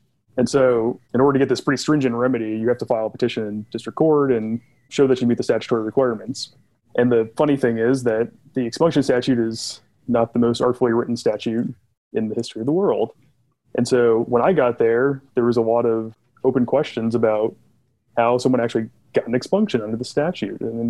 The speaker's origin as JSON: {"language": "English", "town": "Dallas", "region": "Texas", "country": "United States", "tie": "born or raised there", "said": "so I grew up in the Dallas area, and then I originally came to Austin to go to school at UT for undergrad"}